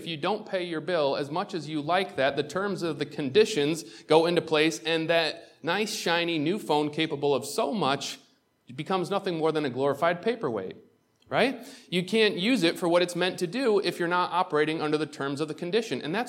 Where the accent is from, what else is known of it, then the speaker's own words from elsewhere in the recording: Waterport, New York, United States; the devil's there to remind me that I grew up in Waterport, New York.